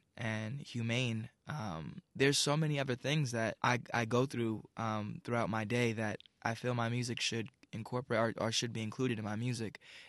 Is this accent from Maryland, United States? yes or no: no; Los Angeles, California, United States; Growing up, I kind of caught myself in the middle, growing up in Los Angeles, of a lot of tension at the time in the 90s, early 90s.